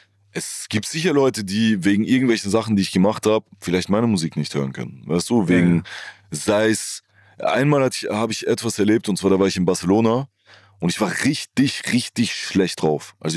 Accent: Italy

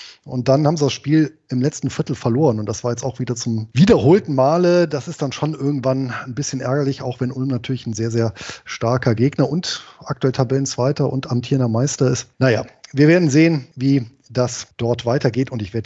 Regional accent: Galicia, Spain; meine Heimatregion, ich glaube, das hatte ich ja auch schon mal hier gesagt, das ist ja der äußerste Nordwesten Spaniens. Das bergige und recht zerklüftete Galizien, weit abseits der politischen und wirtschaftlichen Zentren des Landes.

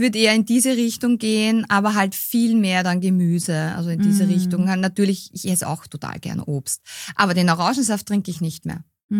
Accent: Austria; Also bei uns in Österreich heißt es Kaffiol

